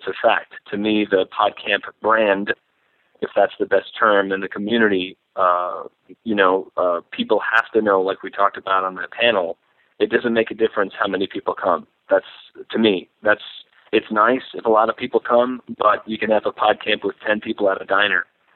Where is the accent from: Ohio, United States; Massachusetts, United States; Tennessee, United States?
Massachusetts, United States; Boston; I'm also not from New York. I'm from Boston, and I don't have any Northeastern bias. My folks live in Nashville.